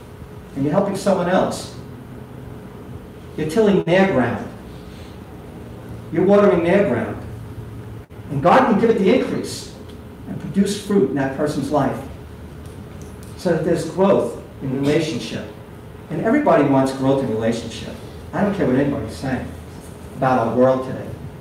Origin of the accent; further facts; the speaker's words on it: Queens Village, New York, United States; Growing up in Queens Village, my grandfather had a home.